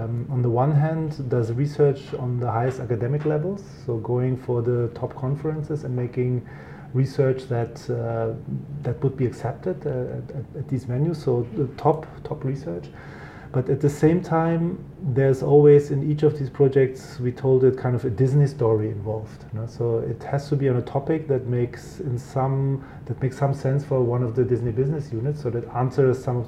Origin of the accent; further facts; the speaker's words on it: Berlin, Germany; So I am originally from Germany. I grew up in Berlin and started my career there after getting my PhD from Aachen University.